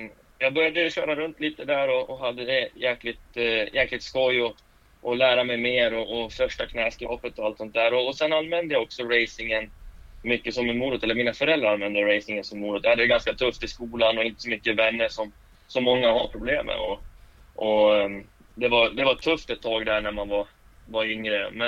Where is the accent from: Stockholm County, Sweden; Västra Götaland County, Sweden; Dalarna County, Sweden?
Dalarna County, Sweden; Falun; Jag är 18 år gammal. Jag är född och uppvuxen i Falun.